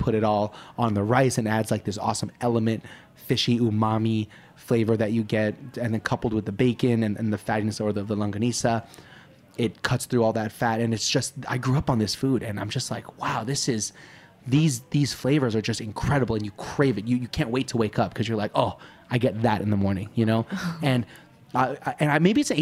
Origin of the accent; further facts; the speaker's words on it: Toronto, Ontario, Canada; I'm from Toronto, like the second largest